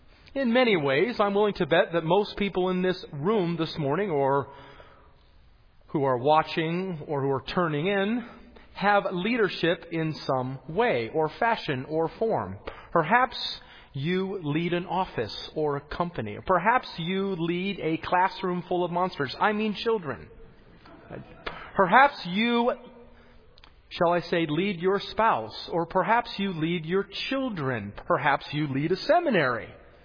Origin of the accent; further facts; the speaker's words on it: Rocky Mountains, United States; I was born and raised in the Rockies, and I love backpacking.